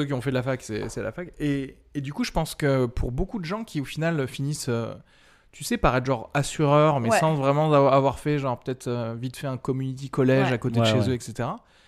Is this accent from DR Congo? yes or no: no; Albi, Occitanie, France; born or raised there